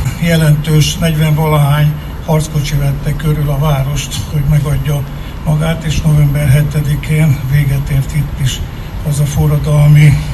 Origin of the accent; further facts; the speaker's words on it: Dunaföldvár, Tolna, Hungary; born there; 56-ban születtem én az Alföldön, januárban, ott is nagyon hideg volt, és ugye Dunaföldvárt